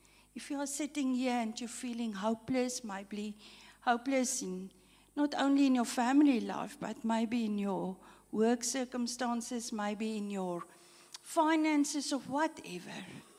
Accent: Free State, South Africa; Our family are in Bloemfontein. We're actually coming from the Free State.

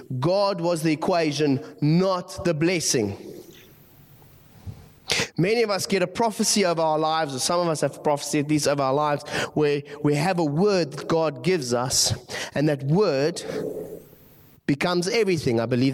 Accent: Gqeberha, Eastern Cape, South Africa; I knew her as a child when I grew up in Gqeberha.

